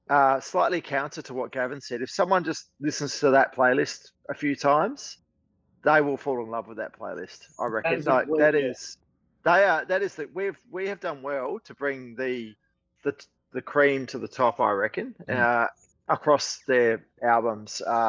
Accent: Australia; I feel as an Australian

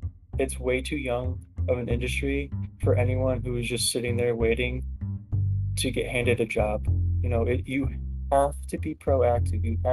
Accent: Geneva, Illinois, United States; Yeah, so I am from the Chicagoland area, the west suburbs, Geneva, Illinois.

